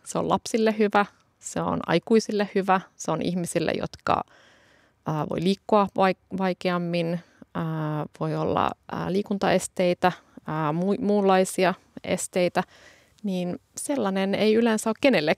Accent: Pieksämäki, South Savo, Finland; Mähän oon kasvanut Etelä-Savossa Pieksämäellä hyvin sellaisessa vehreässä omakotitalo alueella, jossa meillä oli metsä, järvi oli ihan siinä kodin vieressä

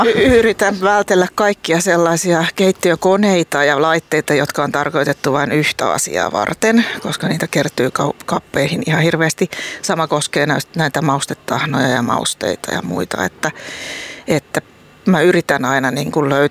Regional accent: Ylöjärvi, Pirkanmaa, Finland; mähän olen kotoisin Tampereen kehyskunnasta Ylöjärveltä

